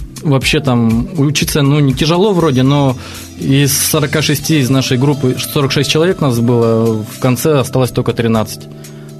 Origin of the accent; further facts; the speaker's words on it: Nizhny Novgorod Oblast, Russia; now in Moscow, Russia; Я из Нижегородской области.